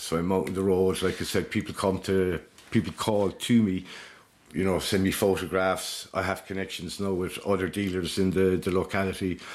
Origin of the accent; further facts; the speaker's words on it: Ireland; Celtic cousins, I suppose, as well, being Irish and Brittany.